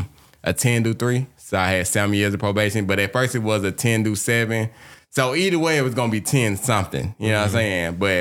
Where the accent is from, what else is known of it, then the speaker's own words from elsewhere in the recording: Atlanta, Georgia, United States; I'm from Atlanta, born and raised.